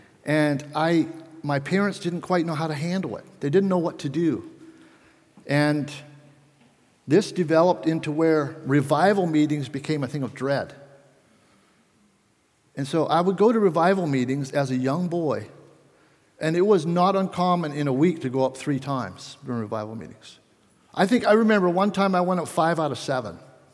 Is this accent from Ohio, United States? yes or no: yes; Minerva, Ohio, United States; also born or lived in Belize; I was born in Belize, Central America. My parents were missionaries. I stayed there for about 2 years. I don't remember much about that time, but that was my start. My parents moved back to Minerva, Ohio, and it was a small community.